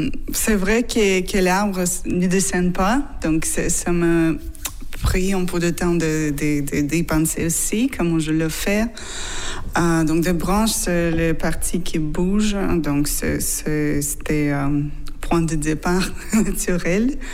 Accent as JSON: {"language": "French", "country": "Russia", "also_born_or_lived": "Canada", "second_language": "French", "lives_now": "Berlin, Germany", "said": "je viens de Russie, mais j'habitais au Canada, donc je suis canadienne. Maintenant, j'habite à Berlin."}